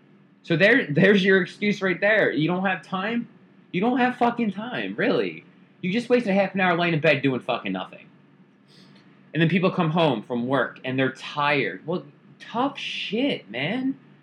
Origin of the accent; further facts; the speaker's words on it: United States; I'm American and I live in the United States